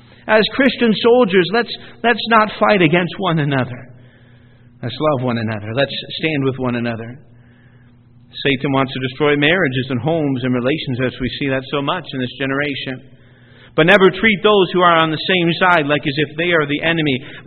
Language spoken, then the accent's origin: English; Canada; I'm Canadian born, Canadian bred. When I die, I'll be Canadian dead.